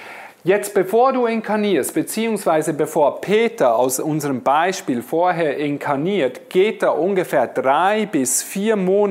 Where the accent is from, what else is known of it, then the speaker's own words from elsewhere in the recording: Basel, Basel-Stadt, Switzerland; Ich bin ja Schweizer und ich wohne in Basel